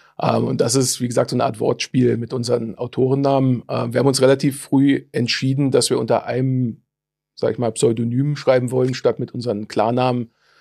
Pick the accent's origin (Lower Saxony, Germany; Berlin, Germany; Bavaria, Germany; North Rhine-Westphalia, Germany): Berlin, Germany; born there; einer der beiden Autoren, gebürtiger Berliner, Mitte 40 momentan